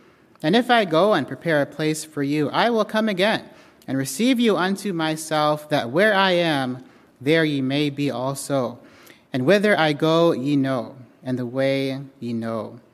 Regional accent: Kenya; Growing up in Kenya, my dad would always tell myself and my brother that there's always somebody watching

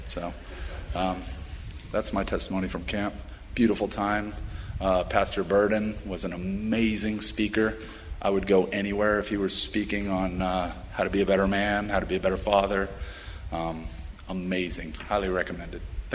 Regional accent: United States; So while I'm walking around and saying, wow, I'm a red-blooded American

